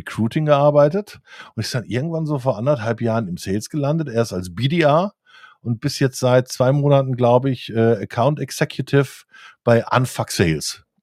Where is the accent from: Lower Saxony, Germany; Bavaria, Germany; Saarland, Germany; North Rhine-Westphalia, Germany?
North Rhine-Westphalia, Germany; Duisburg; born there; Ich komme ja aus Duisburg gebürtig